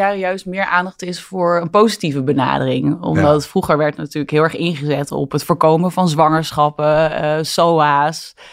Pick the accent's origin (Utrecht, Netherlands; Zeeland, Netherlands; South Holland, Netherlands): Zeeland, Netherlands; Toen ben ik opgegroeid in Zeeland.